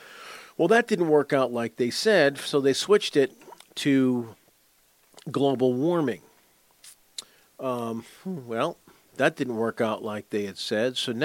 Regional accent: United States; As an outdoorsman, a hunter, fisherman, and as an American, I don't want the promotion of polluted waters and destroying the environment.

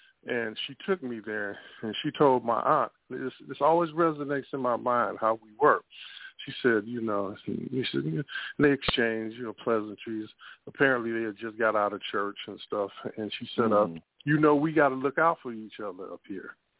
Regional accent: Illinois, United States; now in Milwaukee, United States; I always tell this story because I'm not originally from Milwaukee. I'm from Southern Illinois, which is, you know

